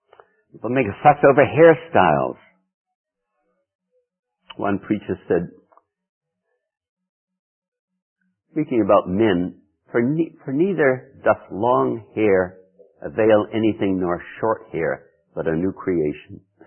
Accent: New England, United States; when I came up from New England here, and I've said this before probably, and I had a funeral, and I saw women at the funeral in pantsuits. I nearly fell in the grave from shock. You know, I'd never seen that before in New England.

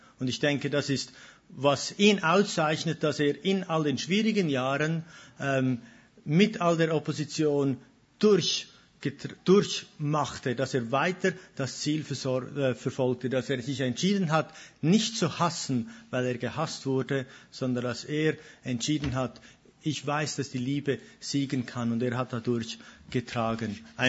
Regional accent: Switzerland; Ich bin Schweizer, also hin und wieder kommt da grammatikalisch etwas Interessantes raus.

